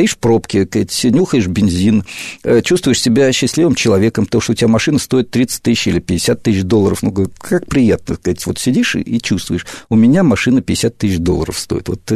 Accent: Moscow, Russia; Я вырос на Ленинградском проспекте, когда был совсем маленьким, потом с отцом, военным инженером, объездил пол России, наверное, даже большую часть, и не Россия, а Советского Союза тогда

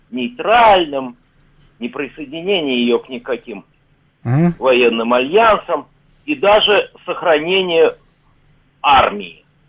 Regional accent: Moscow, Russia; я из Москвы.

